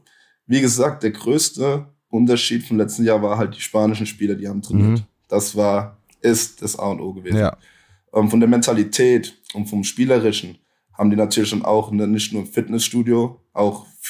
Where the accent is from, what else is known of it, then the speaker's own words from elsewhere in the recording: Kaiserslautern, Rhineland-Palatinate, Germany; Ich komme aus Kaiserslautern, ne?